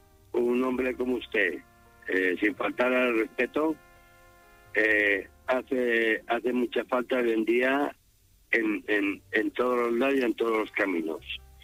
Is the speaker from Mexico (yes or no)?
no; Castellón, Valencian Community, Spain; Yo soy de Castellón.